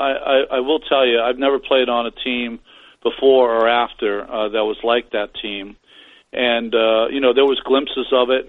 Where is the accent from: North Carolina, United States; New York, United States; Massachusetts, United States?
Massachusetts, United States; Dad's a Red Sox fan. I grew up in Massachusetts.